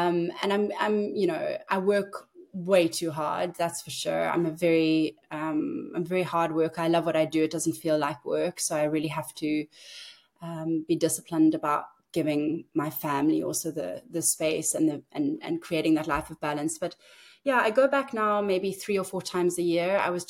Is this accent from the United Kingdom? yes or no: no; South Africa; and being South African, I just hadn't had a window into that world.